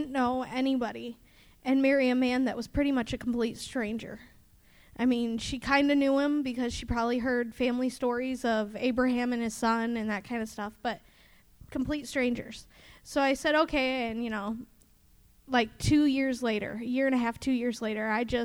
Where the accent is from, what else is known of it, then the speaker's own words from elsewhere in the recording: Michigan, United States; I am from Michigan.